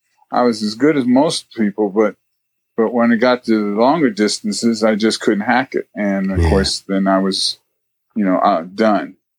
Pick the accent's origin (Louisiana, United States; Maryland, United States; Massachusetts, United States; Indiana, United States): Indiana, United States; La Porte; Well, I grew up in LaPorte, Indiana, which is up north. We were more Chicagoites than, you know, Indianapolis.